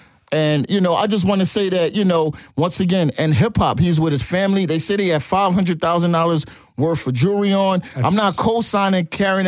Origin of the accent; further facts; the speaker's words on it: Philadelphia, Pennsylvania, United States; I'm saying it because I'm from Philadelphia